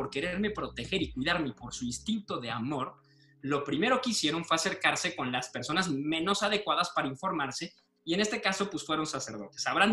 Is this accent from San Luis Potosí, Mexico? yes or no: yes; San Luis Potosí, Mexico; yo crecí en San Luis Potosí, que es una ciudad chica. Ha crecido últimamente, pero cuando yo estaba chavo, era una ciudad particularmente chica. Crecí en una familia tremendamente conservadora. Fue una familia en Opus Dei